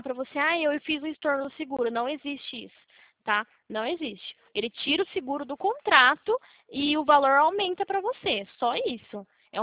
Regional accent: Limeira, São Paulo, Brazil; Sou de Limeira, São Paulo.

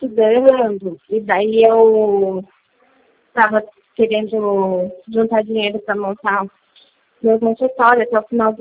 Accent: Votorantim, São Paulo, Brazil; É, eu sou de Votorantim. É, Votorantim.

